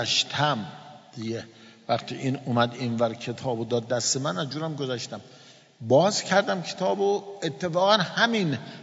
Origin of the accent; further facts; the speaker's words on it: Iran; پرسید شما کجایی هستین؟ ایرانی هستیم.